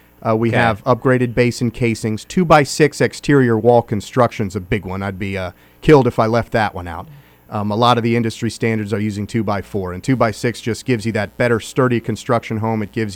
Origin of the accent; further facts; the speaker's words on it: Virginia, United States; I came from the Northern Virginia area. I was a 13-year Army veteran there, and I got deployed to Iraq in 02 and 03. And after that, I just didn't want to live in D.C. anymore.